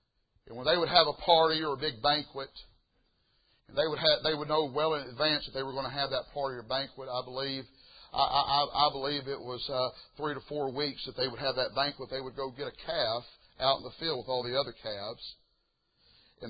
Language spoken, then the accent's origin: English; the South, United States; I grew up down south, but I'm a city slicker to the core, just to be completely honest with you, amen.